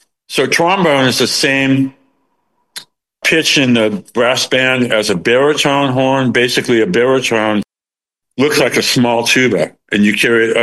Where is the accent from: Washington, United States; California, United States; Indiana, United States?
California, United States; San Diego; also born or lived in Florida; But I grew up in San Diego before I moved to Florida, and there was great, unbelievably good Mexican food in San Diego.